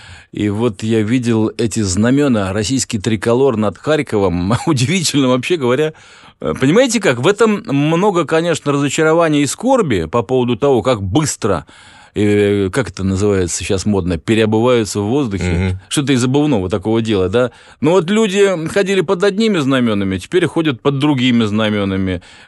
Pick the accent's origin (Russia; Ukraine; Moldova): Ukraine; born there; И вот я смотрю на мою малую родину, на Украину. Я же родился там, да?